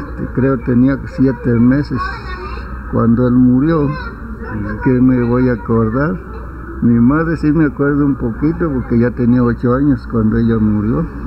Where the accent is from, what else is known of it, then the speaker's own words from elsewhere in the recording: Zacatecas, Mexico; aquí de mi pueblo no había salido, como yo soy del estado de Zacatecas, de un pueblillo allí. Chico, pues no salíamos para nada.